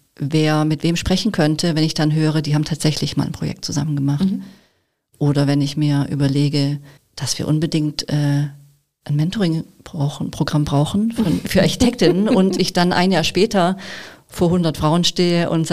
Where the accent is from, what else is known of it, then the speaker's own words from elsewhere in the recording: Baden-Württemberg, Germany; ich bin ja eigentlich Schwabe